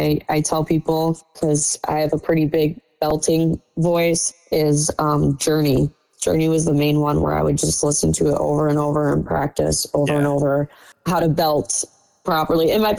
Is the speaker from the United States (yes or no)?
yes; Trenton, Michigan, United States; now in Wyandotte, United States; So I'm from the Metro Detroit area. I'm actually from Downriver. I grew up in Trenton. I'm currently in Wyandotte, but yeah, I've always lived in the Metro Detroit area.